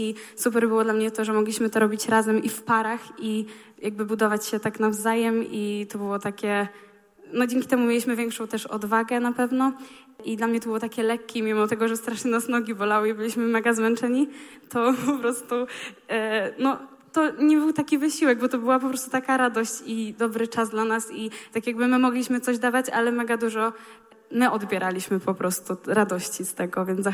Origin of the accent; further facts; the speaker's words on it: Rzeszów, Subcarpathian Voivodeship, Poland; i przyjechałam tutaj z Rzeszowa